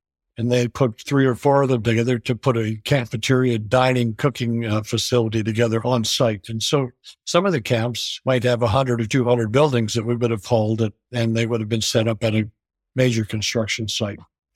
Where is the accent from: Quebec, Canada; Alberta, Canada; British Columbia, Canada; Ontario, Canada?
Alberta, Canada; Lethbridge; born there; I was born in Lethbridge, Alberta, Canada, November 13th, 1943.